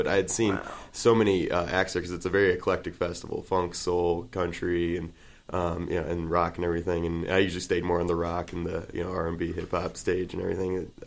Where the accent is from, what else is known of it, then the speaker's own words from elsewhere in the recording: Mobile, Alabama, United States; That's Mobile, Alabama. That's my hometown.